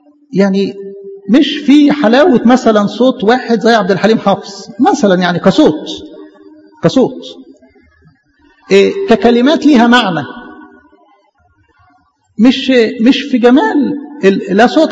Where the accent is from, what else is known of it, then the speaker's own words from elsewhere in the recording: Egypt; إحنا كشرقيين أو كمصريين بالأكتر بنحب خلفة الولاد